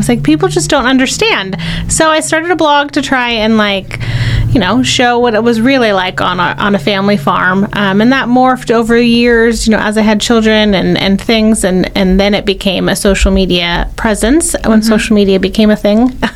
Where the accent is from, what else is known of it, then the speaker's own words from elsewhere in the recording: California, United States; Well, I grew up in farming, but I'm not originally from here. I'm from Northern California.